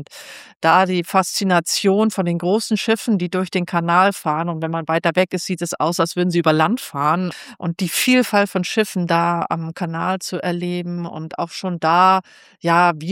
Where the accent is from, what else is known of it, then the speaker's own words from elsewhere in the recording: Zurich, Switzerland; also born or lived in Rendsburg; now in Germany; denn ich bin in Zürich geboren, in der Schweiz und auch da aufgewachsen.